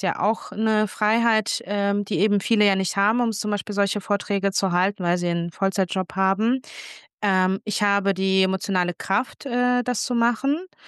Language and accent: German; Germany; Ich bin in Deutschland aufgewachsen, zwar nicht geboren, aber aufgewachsen und hab das wirklich, sehe das auch an, auch als Heimat